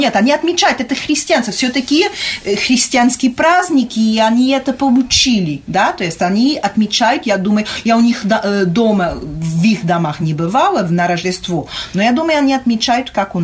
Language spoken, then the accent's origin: Russian; Lisbon, Portugal; я из Лиссабона